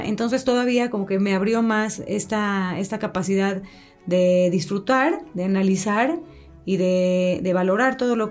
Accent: Mexico City, Mexico; soy de la Ciudad de México y bueno, la ciudad tendrá sus cosas, su tráfico, su smog. Sabemos que tiene sus retos, pero también tiene cosas maravillosas, como justamente las propuestas culturales. Así que la mayor parte de mi vida estuve en el Distrito

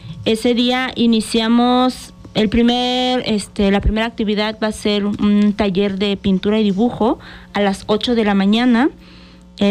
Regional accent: Mexico; El objetivo, les repito, es rescatar nuestra identidad como mexicanos

